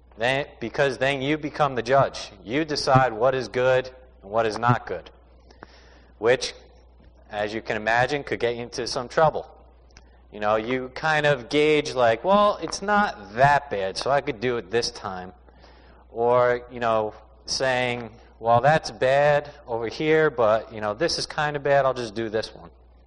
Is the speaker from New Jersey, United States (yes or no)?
yes; New Jersey, United States; also born or lived in Staten Island, New York; I was born in Staten Island, New York, 1984, where I started growing up. That's where my parents are from as well. And they moved down to New Jersey, where I grew up the rest of my life up until now.